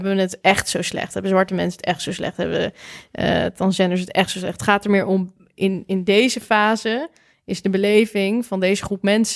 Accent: Netherlands; Ik denk wel dat wij sowieso als Nederlanders een heel raar zelfbeeld hebben.

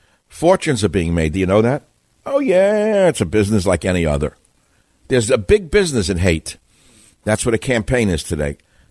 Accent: New York, United States; accent: New York; I said it too fast. I'm speaking New Yorkese again.

